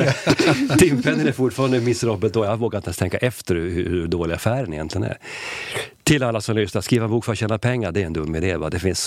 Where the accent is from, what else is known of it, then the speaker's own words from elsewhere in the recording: Sweden; Jag är ju svensk.